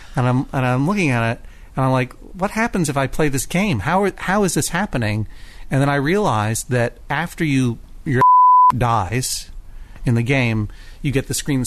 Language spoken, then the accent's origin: English; Massachusetts, United States; My home state. My home Commonwealth, excuse me. And my wife and family and I have a home out there that belonged to my mom in the Pioneer Valley